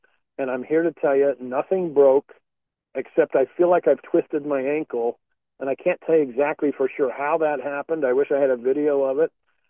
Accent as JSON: {"language": "English", "region": "Utah", "country": "United States", "tie": "born there", "said": "Well, I was born in Utah, and I just can't go get suddenly a copy of my birth certificate."}